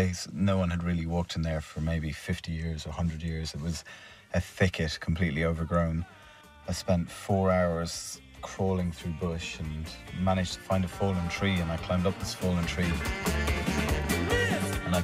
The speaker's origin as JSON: {"language": "English", "town": "Kilkill", "country": "Ireland", "tie": "born or raised there", "lives_now": "Bantry, Ireland", "said": "I live down here in Bantry in West Cork, and I grew up around Kilkill"}